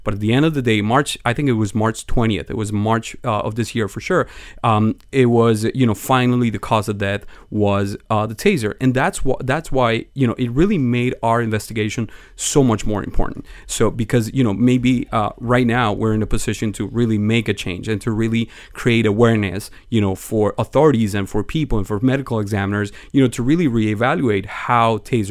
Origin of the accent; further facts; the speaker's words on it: Venezuela; He's an immigrant, too, which touched me, too. He's from Colombia. I'm from Venezuela.